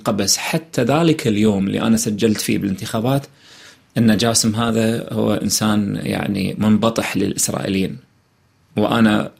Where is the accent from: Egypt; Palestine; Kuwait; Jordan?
Kuwait; شنو الامل اللي موجود عندنا في الكويت؟